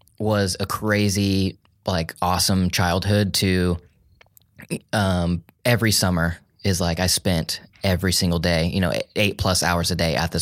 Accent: Enid, Oklahoma, United States; Yeah, I grew up in a small town in Oklahoma. It's called Enid, and it was about 50,000 people. So really small.

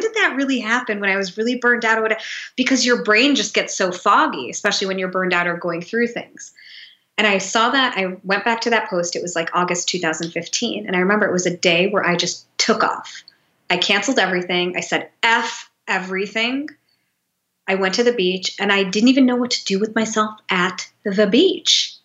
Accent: Detroit, Michigan, United States; moved away as an adult; also born or lived in New York; move to Detroit, which is where my parents are. I grew up in Detroit.

